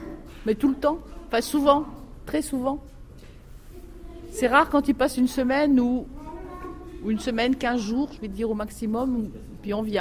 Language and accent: French; Grand Est, France; J'ai vécu 20 ans dans les Vosges et 20 ans limite Meurthe-et-Moselle-Meuse.